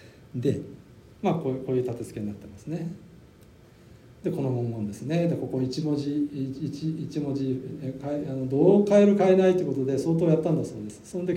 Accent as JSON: {"language": "Japanese", "region": "Ibaraki", "country": "Japan", "said": "私は、まあまあ、あの茨城県出身ですけども"}